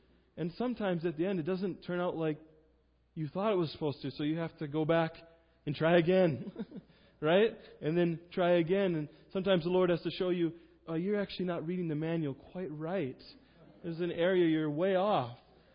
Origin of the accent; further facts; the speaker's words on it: Minnesota, United States; And I grew up in Minnesota, going to this church.